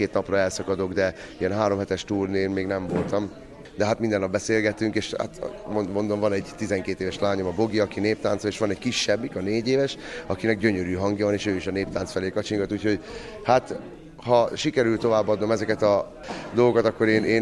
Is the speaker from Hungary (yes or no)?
no; Southern Slovakia, Slovakia; tehát felvidékiek vagyunk.